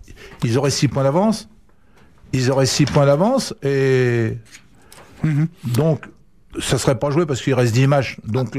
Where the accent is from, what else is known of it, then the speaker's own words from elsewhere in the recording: France; C'est pour ça qu'on peut être un peu déçu en tant que Français.